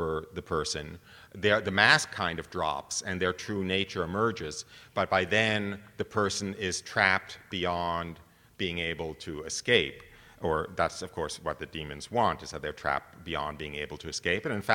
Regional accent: United States; And I know I'm an American

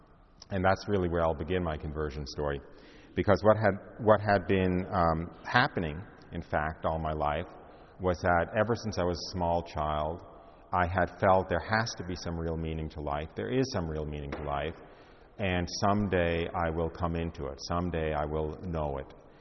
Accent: New York, United States; and I was born and raised outside of New York City. I'm very Jewish.

